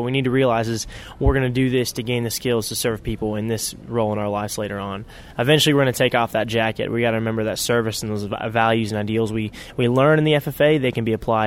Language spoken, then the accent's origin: English; Portland, United States; then back home in my hometown in Portland as well, trying to fulfill people's needs there.